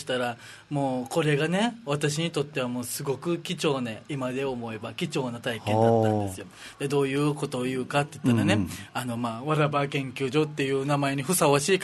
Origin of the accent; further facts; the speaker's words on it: Kadena, Okinawa, Japan; カデナーからちょうど馬の近くからヤイビンドって言ったら